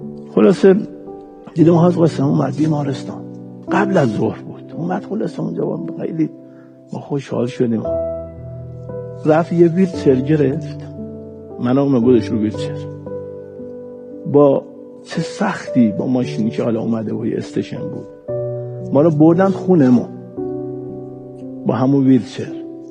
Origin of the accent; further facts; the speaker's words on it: Isfahan, Iran; آخه من اصفهانیم